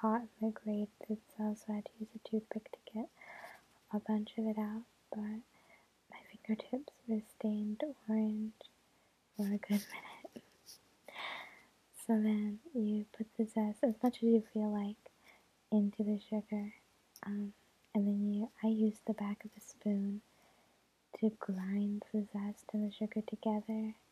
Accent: United States; I am a American

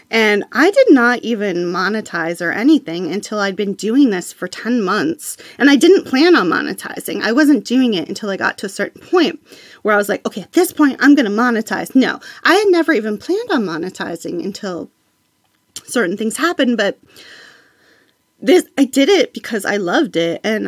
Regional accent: Midwest, United States; You know, I was from the Midwest. I'd never seen a mountain before.

